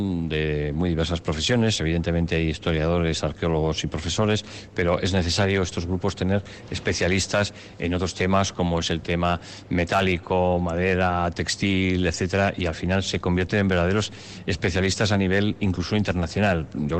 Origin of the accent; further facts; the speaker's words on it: Vitoria, Basque Country, Spain; Nosotros somos de Vitoria